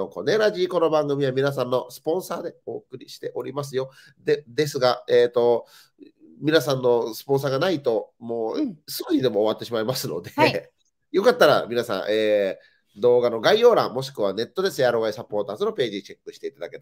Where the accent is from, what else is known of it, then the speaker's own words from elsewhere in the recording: Nara, Japan; now in Okinawa, Japan; 沖縄に住んでてちょっと大変なところが、まあ、僕、奈良県出身なんで、僕は奈良県出身の、まあ、本土出身の、まあ、寒さに強いやつと思われるんですよ、沖縄の人も。